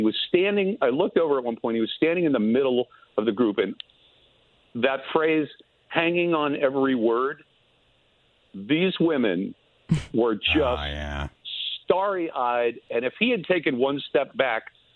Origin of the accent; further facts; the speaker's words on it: United States; And I'm like, you know, Pete, I'm an American.